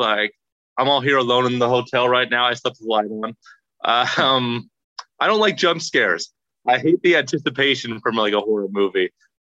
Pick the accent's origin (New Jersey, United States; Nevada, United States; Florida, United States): Nevada, United States; Las Vegas; I was born and raised in Las Vegas